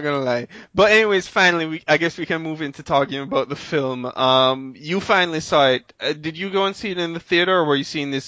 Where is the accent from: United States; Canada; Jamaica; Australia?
Jamaica; the moment I say I'm from Jamaica